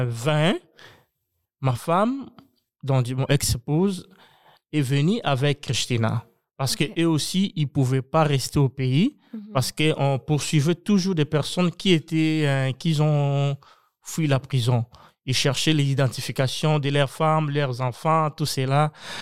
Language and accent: French; Angola; now in United States; C'était en 2013 que j'ai eu ce problème et j'ai quitté l'Angola en 2015.